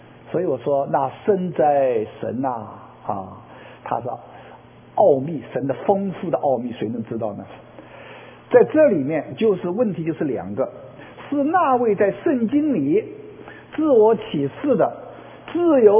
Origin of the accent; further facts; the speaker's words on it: China; 我们从大陆来的很多人就知道了